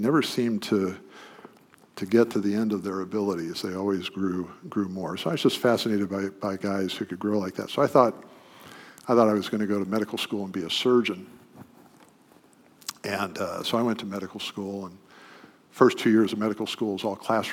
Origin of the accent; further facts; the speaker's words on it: Midwest, United States; I grew up in the Midwest.